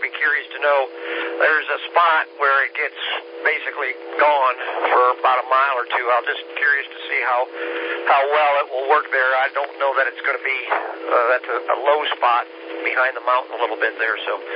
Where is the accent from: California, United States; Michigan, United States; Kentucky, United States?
Michigan, United States; moved away as an adult; Well, I grew up in Michigan. I've been down here about 26 years or so.